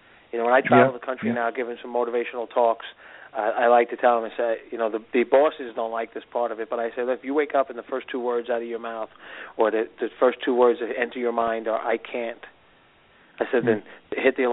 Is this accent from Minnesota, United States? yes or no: no; New York City, New York, United States; I grew up in Brooklyn and spent summers in Breezy Point, Queens